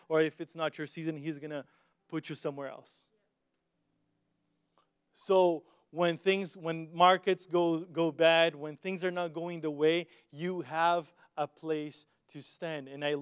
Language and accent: English; Brazil; moved away; I grew up in Brazil, going to church there. I still love the church that I was a part in Brazil.